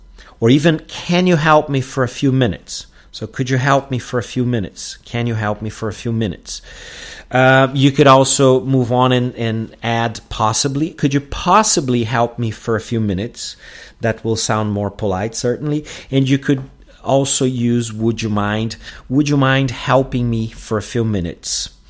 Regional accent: Porto Alegre, Rio Grande do Sul, Brazil; English is a second language

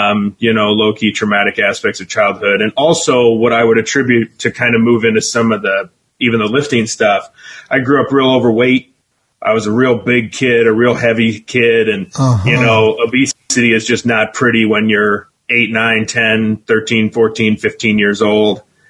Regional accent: Illinois, United States; So I'm from Southern Illinois. I'm about 15 minutes outside of downtown St. Louis.

